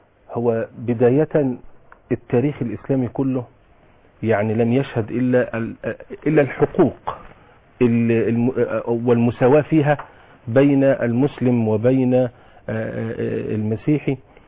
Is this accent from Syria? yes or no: no; Egypt; إن إحنا مصريين لنا حقوق ولنا واجبات